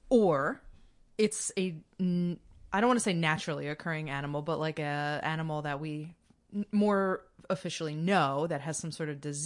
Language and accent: English; Midwest, United States; I'm also from the Midwest.